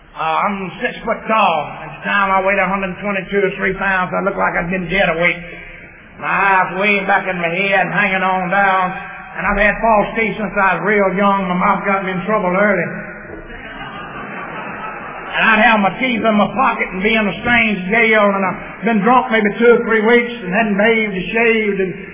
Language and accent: English; Lincoln, Georgia, United States; Then I came to Lincoln. Lincoln is my hometown, and we're well known for our football team in Georgia.